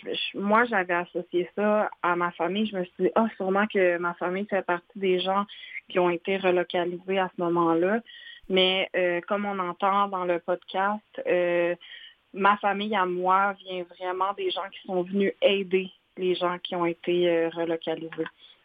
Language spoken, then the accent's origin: French; Quebec, Canada; j'ai grandi au Québec par une mère québécoise.